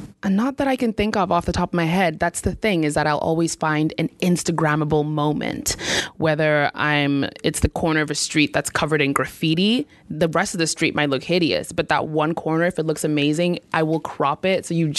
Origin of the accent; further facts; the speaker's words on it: Zimbabwe; I'm from Zimbabwe. I'm a graduate student in AUP, and I'm currently studying global communications.